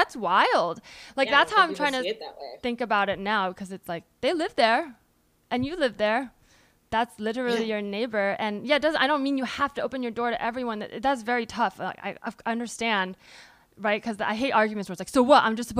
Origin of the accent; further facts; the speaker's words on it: California, United States; I've talked about this on the pod a lot because I'm from the Bay